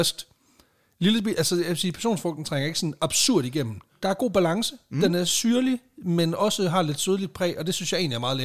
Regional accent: Jutland, Denmark; Jeg er fra Jylland.

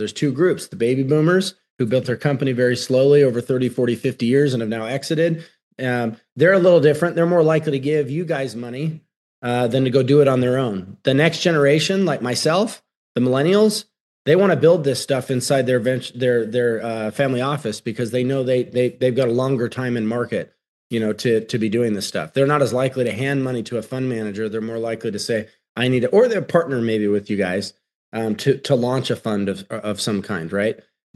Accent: Utah, United States; I'm from Utah, so maybe the culture is a little different, but Utah's a sales culture.

